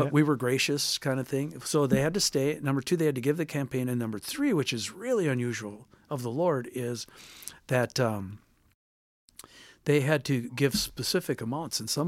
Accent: Wisconsin, United States; I grew up in Wisconsin with all the immigrants.

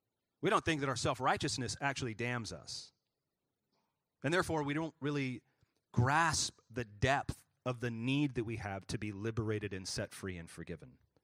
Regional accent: Texas, United States; Everybody keeps reminding me that Texas is not the South. You're not a Southerner. I'm like, okay, we're Texan.

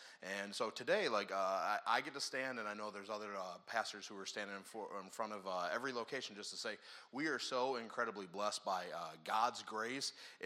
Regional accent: Milford, Michigan, United States; So since I grew up in the Milford area, whenever I start driving down

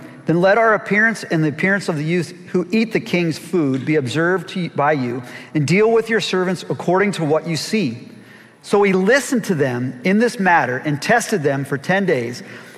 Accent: Pennsylvania, United States; Or I grew up in Pennsylvania. Ohio's not my home.

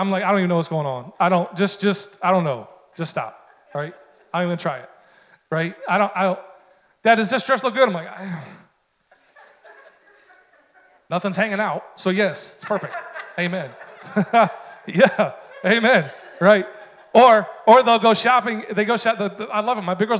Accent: New York, United States; By the way, if you're here with us new and you hear my accent, I'm from upstate New York.

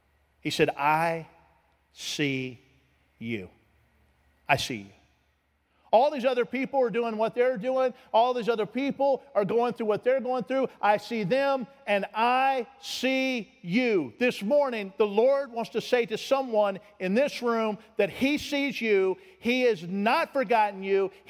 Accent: Georgia, United States; One day I was visiting in Florida. I was from Georgia, but I was on vacation.

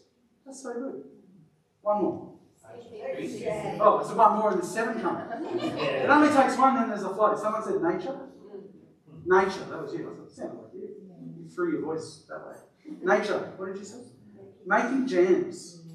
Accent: Victoria, Australia; born there; I was born in Victoria, so don't stone me.

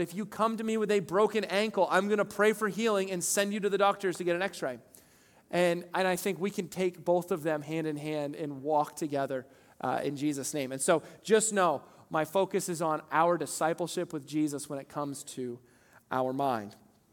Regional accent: Maine, United States; just remember, I'm from Northern Maine.

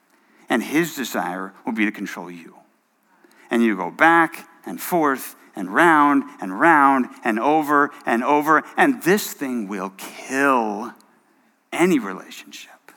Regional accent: New England, United States; So Annie and I, she's from California. I'm from New England. But we both grew up in blue-collar, small-town kind of contexts.

